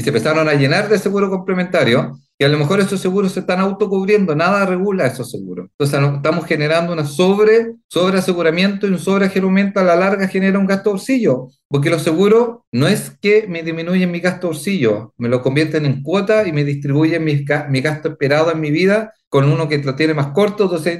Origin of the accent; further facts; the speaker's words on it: Chile; como chileno